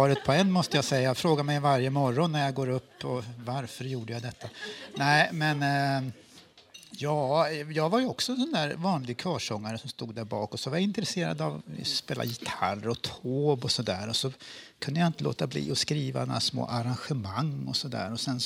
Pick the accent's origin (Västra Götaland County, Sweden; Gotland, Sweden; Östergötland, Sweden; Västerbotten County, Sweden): Västra Götaland County, Sweden; Vänersborg; Vänersborg har vi varit i min hemstad